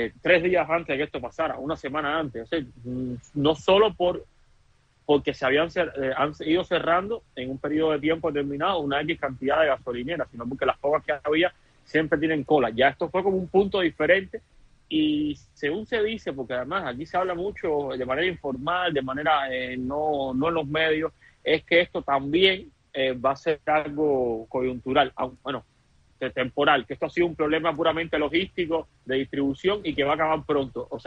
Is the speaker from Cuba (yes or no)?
yes; Cuba; Bueno, como economista y como cubano lo que veo es lo mismo